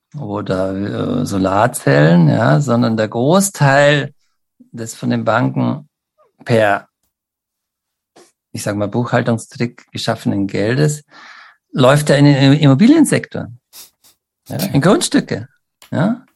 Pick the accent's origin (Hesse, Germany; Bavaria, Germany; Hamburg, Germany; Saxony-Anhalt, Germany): Bavaria, Germany; Pullach; Und dem Ort, wo ich stamme ja ursprünglich aus dem Landkreis München, ja, haben Sie am Anfang schon gesagt, da war ich auch mal Kreis- und Gemeinderat, aus Pullach komme ich. Sehr schöne Gemeinde im Isartal.